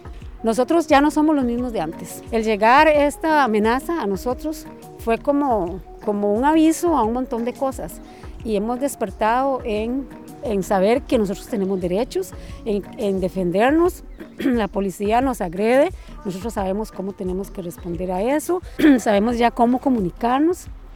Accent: San José, Costa Rica; vengo de la comunidad de San Jerónimo

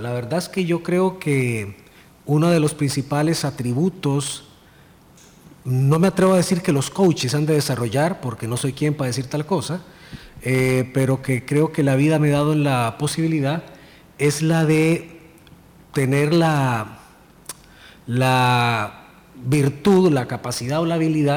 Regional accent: El Salvador; born there; Yo pues soy nacido en El Salvador, de padre costarricense, madre salvadoreña

